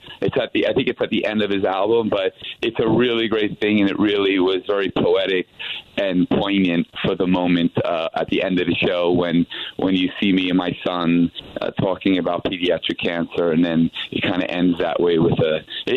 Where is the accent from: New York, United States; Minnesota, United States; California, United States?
New York, United States; now in Las Vegas, United States; So, you know, Vegas is my home, even though I'm from New York.